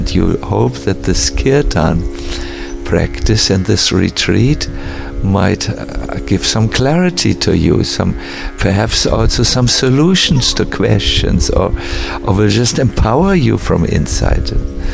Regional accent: Germany; accent: German; English is a second language; I see some of you still struggling to understand my German accent, which is very pronounced, I know.

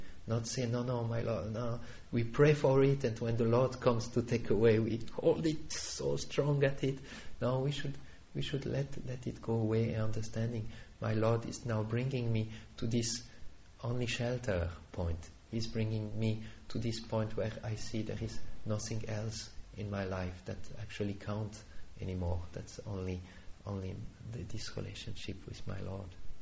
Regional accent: Switzerland; So I said, "I'm from Switzerland."

